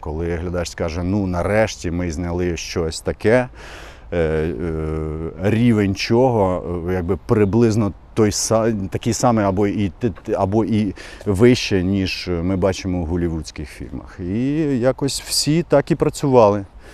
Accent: Kyiv Oblast, Ukraine; І я виріс під Білою церквою, майже в лісі, біля лісу.

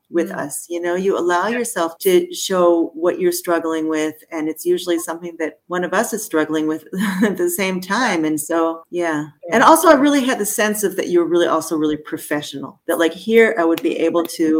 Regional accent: Detroit, Michigan, United States; moved away as an adult; now in Jerusalem, Israel; I came when I was 18. So, yeah. And I grew up in Detroit.

